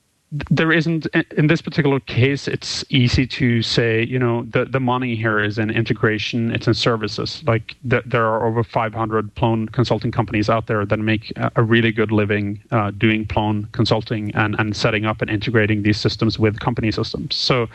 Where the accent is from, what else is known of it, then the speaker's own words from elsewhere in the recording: Norway; I was living in Norway at the time. I'm originally from Norway.